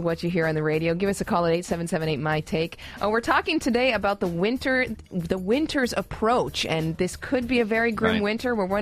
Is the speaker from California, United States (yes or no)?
no; Detroit, Michigan, United States; So, I come from Detroit, so I know that you can go completely defeated all season long.